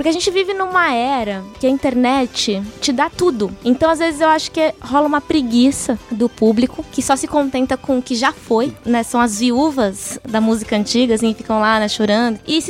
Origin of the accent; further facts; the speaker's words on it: São Paulo, Brazil; also born or lived in Bahia; porque eu sou baiana. Eu que cresci em São Paulo, me distanciei muito do meu berço, assim, né?